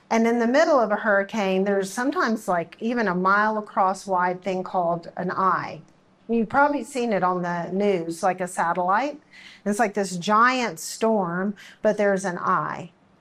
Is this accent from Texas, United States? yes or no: yes; Texas, United States; So I grew up in South Texas on the coast, 50 miles from the coast. And we get hurricanes down there.